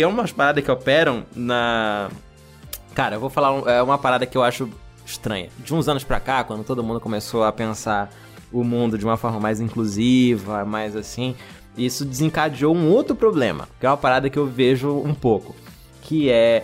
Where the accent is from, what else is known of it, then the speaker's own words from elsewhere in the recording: Pará, Brazil; o sentimento de deslocamento que eu sempre tive, de ser do Pará